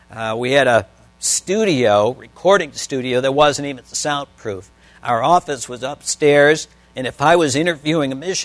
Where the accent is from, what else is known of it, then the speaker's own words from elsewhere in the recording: Detroit, Michigan, United States; We're both from Detroit.